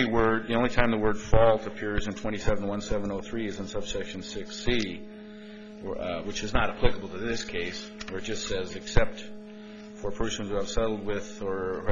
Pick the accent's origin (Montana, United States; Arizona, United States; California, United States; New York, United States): Montana, United States; Lewistown; I'm an attorney from Lewistown, Montana.